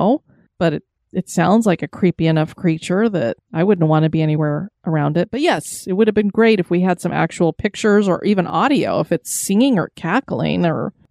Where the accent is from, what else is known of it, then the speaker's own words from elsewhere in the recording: United States; And seriously, you got to check out Summit Avenue in St. Paul. My hometown is about 30 minutes east of there.